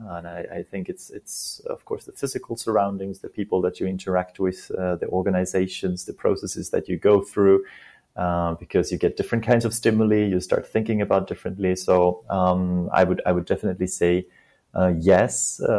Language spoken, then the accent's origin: English; Finland; now in Japan; Well, I am from Finland, so obviously there is a connection to the Nordics, and I live in Japan